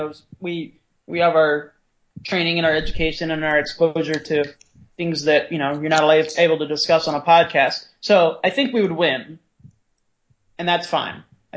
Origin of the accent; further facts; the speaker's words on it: United States; I'm an American, you know, I want, I am a professional